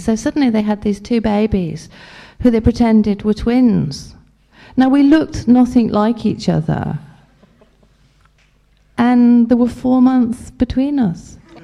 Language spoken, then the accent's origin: English; Liverpool, North West England, United Kingdom; growing up in Liverpool where I did, a big thing was don't let them know your business.